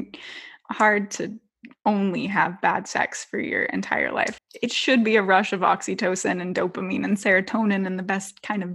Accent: California, United States; So I'm from California. We have a more robust sex ed program than people in Texas.

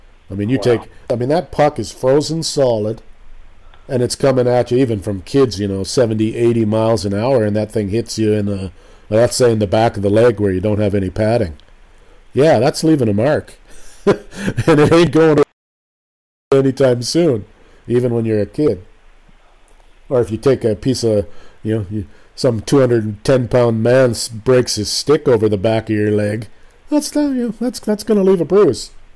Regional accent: Canada; And I'm a Canadian.

